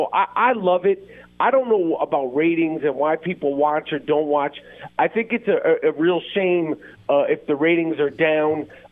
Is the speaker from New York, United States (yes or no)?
yes; New York, United States; In New York, being a New Yorker